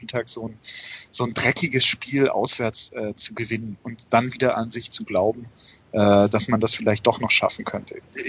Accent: Frankfurt, Hesse, Germany; als Frankfurter wüsste ich jetzt auch nicht

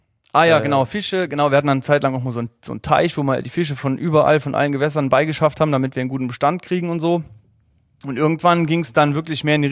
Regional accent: Saarland, Germany; ich komme aus dem Saarland, 30 Jahre habe ich gesagt

